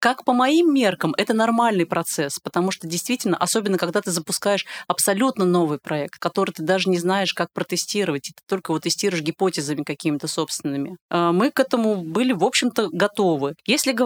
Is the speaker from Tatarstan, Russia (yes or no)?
no; Nizhny Novgorod, Nizhny Novgorod Oblast, Russia; Я сама из Нижнего Новгорода.